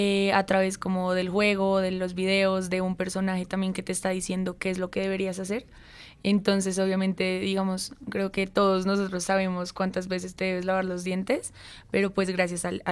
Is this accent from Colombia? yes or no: yes; Colombia; para todos nosotros como colombianos, escuchar esta melodía como que va a traer los mismos recuerdos navideños de nuestra infancia